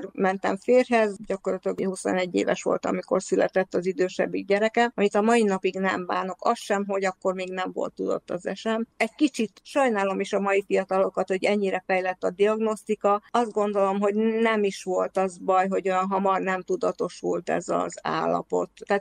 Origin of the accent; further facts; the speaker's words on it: Heves, Hungary; Igen, én 60-ban születtem, itt is nőttem fel. Tulajdonképpen, amikor férhez mentem, akkor költöztem el 60-ból, és Galgahévízen éltem több mint 30 évig. És aztán 5 éve költöztem vissza 60-ba.